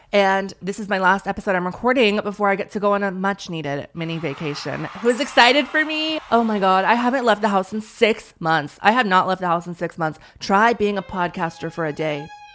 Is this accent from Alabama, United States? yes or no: no; Austin, Texas, United States; Then again, I am from Austin, Texas. That's the liberal city in all of Texas